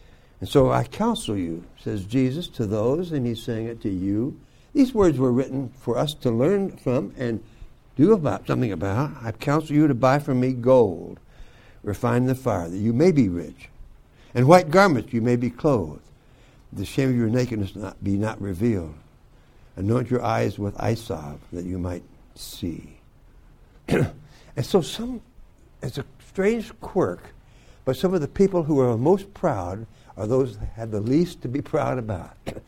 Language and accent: English; Texas, United States; born there; Now, I have a confession to make. I was born in Texas. Now, it wasn't my idea, but my mother was there, and I wanted to be near her when I was born.